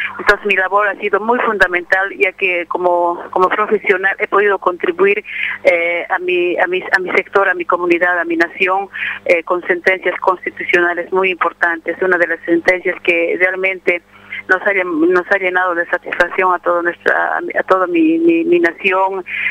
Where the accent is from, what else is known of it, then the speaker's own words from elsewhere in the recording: Tomave, Potosí, Bolivia; soy del departamento de Potosí, del municipio de Tomabe, provincia de Antonio Quijarro, de lo que es Hatungayu Yura, nación Caracara